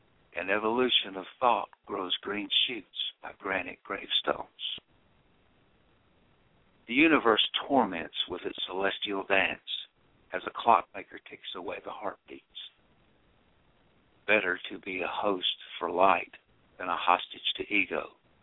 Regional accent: Memphis, Tennessee, United States; those are about her and me growing up in Memphis in the 60s and early 70s.

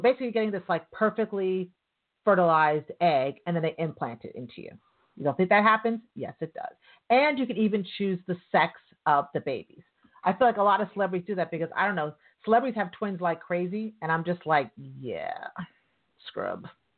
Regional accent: New York, United States; Trust me, I'm from New York, I know about back scratching.

